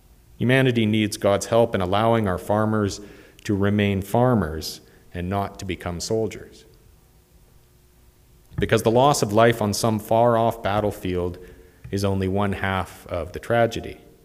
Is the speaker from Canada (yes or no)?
yes; Canada; I am still a Canadian. I'm still that boy who went to a Canadian school